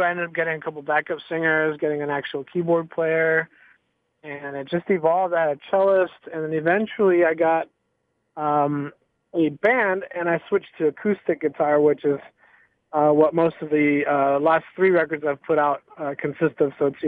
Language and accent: English; Chicago, Illinois, United States; also born or lived in Seattle-Tacoma / Los Angeles / Austin; now in Dallas, United States; I'm originally from Chicago. I spent my early teens in the Seattle-Tacoma area up in the Northwest.